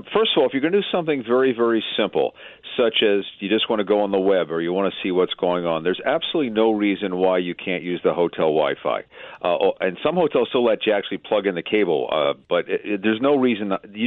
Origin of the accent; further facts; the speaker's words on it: Philadelphia, Pennsylvania, United States; You know, I'm from Philadelphia, so I grew up on Motown.